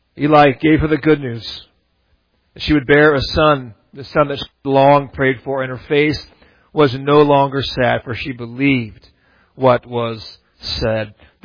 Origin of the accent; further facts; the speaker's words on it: San Diego, California, United States; I'm from the beach. I grew up in San Diego.